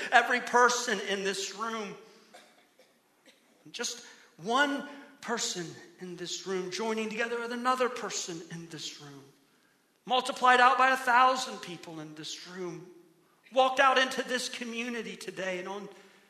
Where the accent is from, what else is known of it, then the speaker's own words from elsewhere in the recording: Ohio, United States; now in Florida, United States; Now, as a kid growing up in Ohio, I never quite understood the example of a lizard getting into a king's palace. But now, having lived in Florida for over 20 years, I get it.